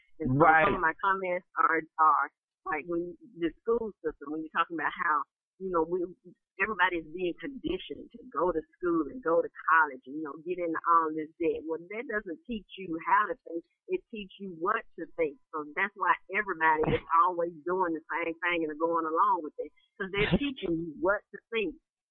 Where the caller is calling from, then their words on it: Dallas, Texas, United States; Hey, Dave. This is … from Dallas, Texas.